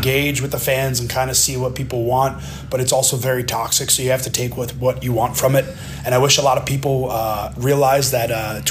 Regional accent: New Jersey, United States; And we're both from New Jersey. Mm-hmm. And just go figure, we both grew up 30 minutes apart, but we met in Florida, which is kind of wild. Both Jersey kids.

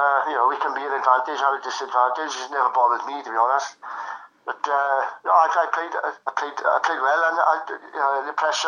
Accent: Wales, United Kingdom; Being Welsh didn't help at the time, I got to say.

